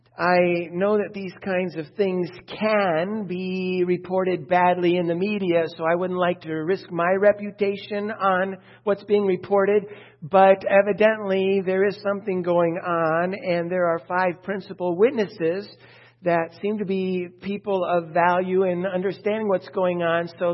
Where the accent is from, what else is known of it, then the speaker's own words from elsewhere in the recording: Chicago, Illinois, United States; When I grew up in the Chicago area, we talked about Gary, Indiana a lot.